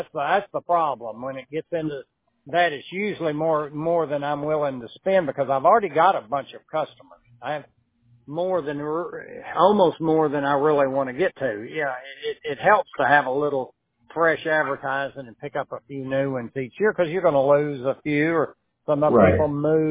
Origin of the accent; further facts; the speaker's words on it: Athens, Texas, United States; My hometown is Athens, Texas.